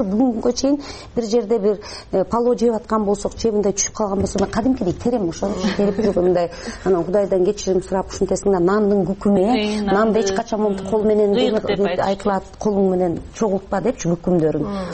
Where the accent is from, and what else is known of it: Naryn, Naryn Region, Kyrgyzstan; born or raised there